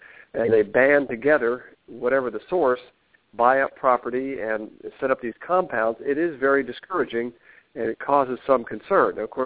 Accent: Alabama, United States; I'm from Alabama originally, so always good to be in a fellow southern state, red state

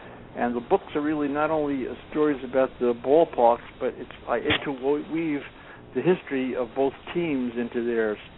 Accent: Brooklyn, New York, United States; I came from Brooklyn, and I came from a tough neighborhood.

